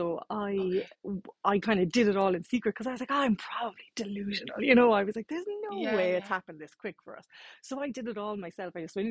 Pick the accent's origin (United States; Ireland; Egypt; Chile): Ireland; Cork, Munster; I am from Cork, living in Cork. I am 34 years of age and I have just the two twin boys.